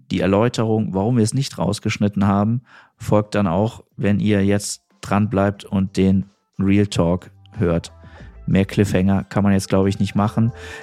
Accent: Kassel, Hesse, Germany; born there; also born or lived in Köln; Ich komme ja gebürtig aus Kassel, bin dann nach Köln gegangen, habe dafür 8 Jahre gelebt, bin dann auch zurückgekommen nach Kassel.

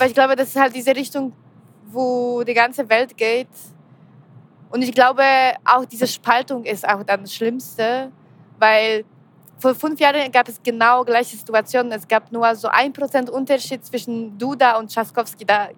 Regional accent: Gdańsk, Pomeranian Voivodeship, Poland; ich komme aus Danzig. Und Danzig ist auch, glaube ich, so ein bisschen anders als andere Städte.

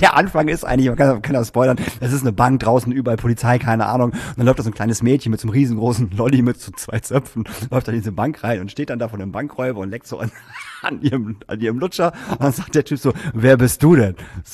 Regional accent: Lingen, Lower Saxony, Germany; Und Kochlöffel war zum Beispiel bei uns in Lingen zum Beispiel, war Kochlöffel, wie gesagt, da war ich 5, 6, da gab es das halt schon.

